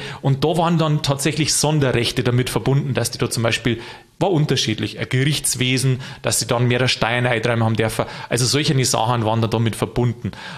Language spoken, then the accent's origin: German; Landshut, Bavaria, Germany; Und ich bin ja aus dem Landshut, der Landkreis.